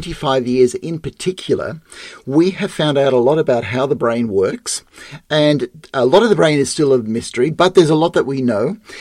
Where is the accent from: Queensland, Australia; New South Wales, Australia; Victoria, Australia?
New South Wales, Australia; Sydney; And I'm from Sydney, Australia.